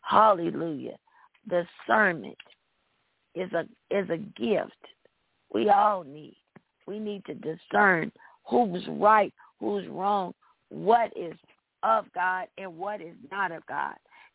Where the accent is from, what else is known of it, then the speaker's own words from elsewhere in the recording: the South, United States; because I grew up in the South and you didn't talk bad to your elders.